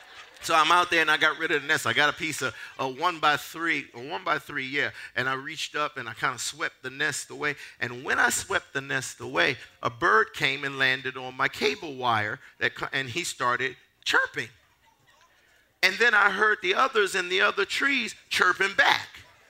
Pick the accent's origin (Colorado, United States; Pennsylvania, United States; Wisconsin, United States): Pennsylvania, United States; Philadelphia; I'm from North Philadelphia.